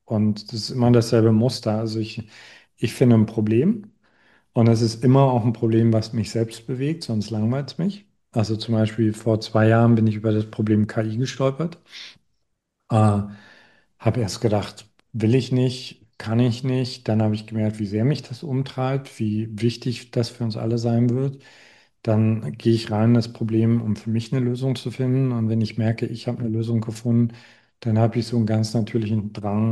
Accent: East Germany, Germany; also ich komme aus dem Osten.

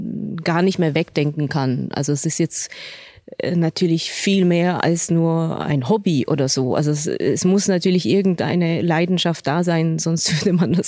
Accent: Switzerland; man kommt so aus dieser beschaulichen Schweiz. Also das ist ja natürlich meine Heimat

